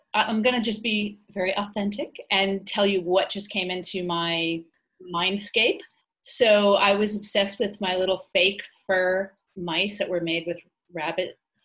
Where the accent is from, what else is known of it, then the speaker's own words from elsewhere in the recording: Massachusetts, United States; moved away as an adult; now in Mallorca, Spain; I am on the island of Mallorca, which is off the peninsula of Spain, the mainland of Spain. And I am originally from Massachusetts, witch burning zone north of Boston. And I've been here for 16 years living as an expat and an artist.